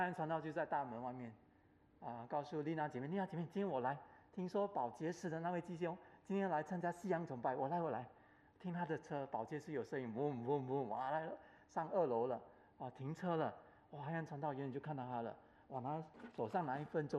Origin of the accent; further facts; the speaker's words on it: Singapore; 哦，我们新加坡人不可以接受的